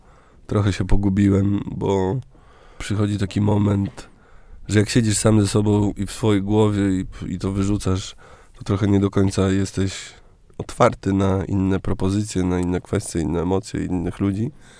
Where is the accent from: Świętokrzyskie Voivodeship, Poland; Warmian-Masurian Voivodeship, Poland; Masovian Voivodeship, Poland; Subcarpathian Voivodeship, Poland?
Masovian Voivodeship, Poland; Warsaw; u nas w Warszawie na Pradze